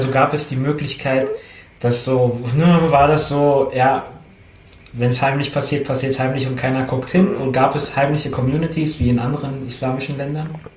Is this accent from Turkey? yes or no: yes; Turkey; ich bin ja Türke, deswegen habe ich ein Tsch.